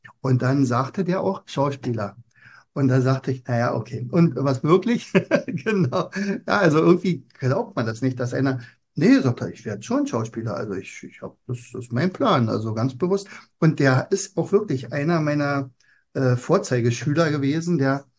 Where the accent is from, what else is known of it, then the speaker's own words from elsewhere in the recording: Brandenburg, Germany; Wir sind nämlich beide aus Brandenburg.